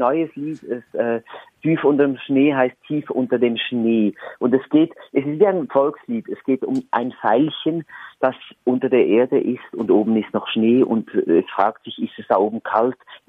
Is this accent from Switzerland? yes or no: yes; Switzerland; da wo ich herkomme, das ist auch der gleiche Kanton, wo Paola herkommt. Mhm. Wir haben keinen schönen Dialekt. Wir haben einen leicht zickigen Dialekt.